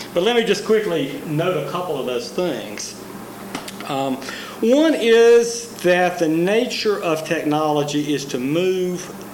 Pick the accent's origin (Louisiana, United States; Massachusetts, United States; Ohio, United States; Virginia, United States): Virginia, United States; I'm from Central Virginia, and a little bit further west of us is the Appalachian culture